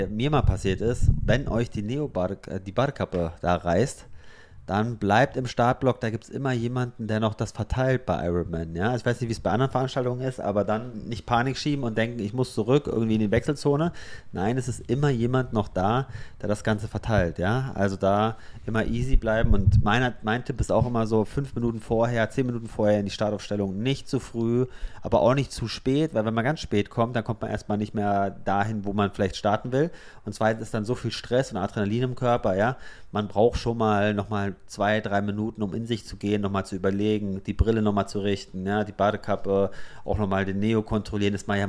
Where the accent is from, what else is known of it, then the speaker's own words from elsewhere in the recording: Odenwald, Germany; Ich komme ja aus der Gegend so ein bisschen, ne? Also aus dem Odenwald da.